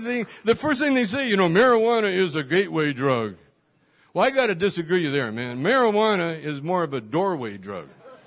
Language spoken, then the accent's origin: English; Canada; now in United States; When I'm a Canadian. I'm from Canada. And so I'm down here, and, you know, I've been down here for years